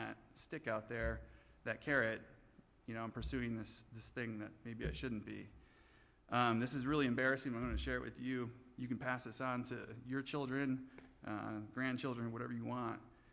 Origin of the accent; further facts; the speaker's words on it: Michigan, United States; My wife was from Michigan. I'm from Michigan. We moved back here